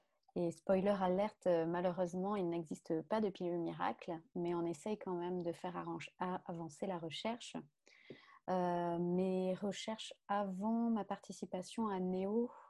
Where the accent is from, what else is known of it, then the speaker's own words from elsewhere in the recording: Montpellier, Occitanie, France; moved away as an adult; now in Canada; je viens de France, du sud de la France, de la belle ville ensoleillée de Montpellier, où j'ai réalisé des études de pharmacie